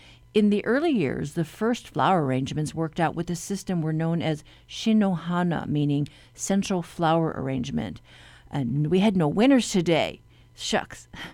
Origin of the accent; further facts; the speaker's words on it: Guam; In Guam, out in the middle of the Pacific.